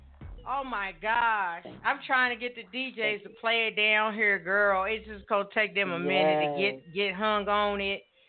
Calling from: Evansville, Indiana, United States; It's cold down here in Evansville, Indiana, where I'm calling from.

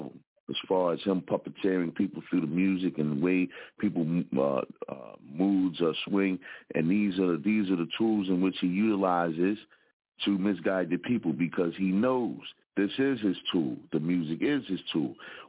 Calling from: Philadelphia, Pennsylvania, United States; one half of the Booze Brothers from the Broad Street Bully side of Philadelphia.

